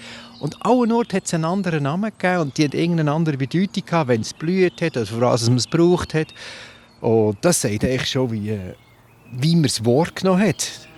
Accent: Lucerne, Switzerland; Oder ich bin aufgewachsen im Luzerner Hinterland.

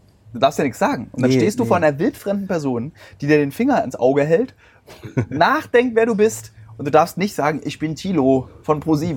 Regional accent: Berlin, Germany; Ich als Berliner habe nichts gegen Zugezogene. Meine Heimatstadt Berlin ist nur so schön, weil sie von allen Menschen aus aller Welt bewohnt wird.

